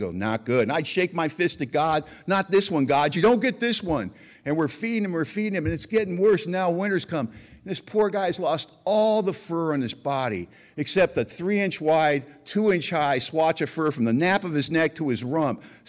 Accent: Los Angeles, California, United States; now in Pacific Northwest, United States; In 2004, my wife Eileen and I moved to the Pacific Northwest, and we're from Los Angeles. We're concrete, steel, and glass, and suddenly we're 8 miles out of town with 150-foot trees

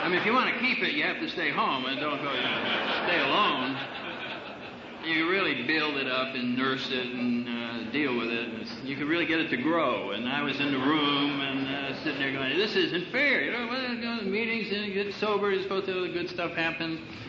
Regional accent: New Haven, Connecticut, United States; I was in New Haven, Connecticut, which is where I was born, and it's my hometown.

